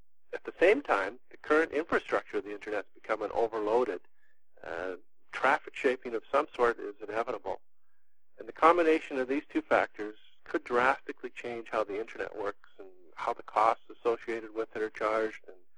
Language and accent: English; British Columbia, Canada; The 2010 Olympics are happening basically in my hometown. I'm located in between Vancouver and Whistler.